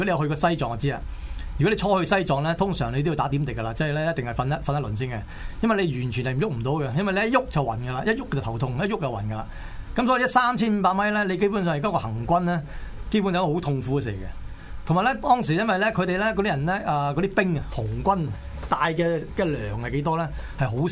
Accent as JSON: {"language": "Cantonese", "country": "Hong Kong", "said": "即係我哋香港人，我諗就諗唔到呢啲咁嘅情形啦。"}